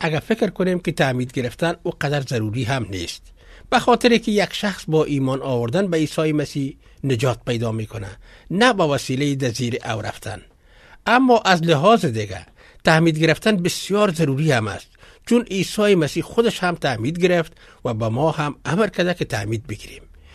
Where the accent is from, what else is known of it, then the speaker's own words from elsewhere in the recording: Afghanistan; ما امو افغان هستیم. وطن خود مثل هموطنهای دیگه ما دوست داریم. یا ما با امو قوم خود مثلا پشتون هستیم و یا تاجک تعلق داریم و او را حفظ میکنیم.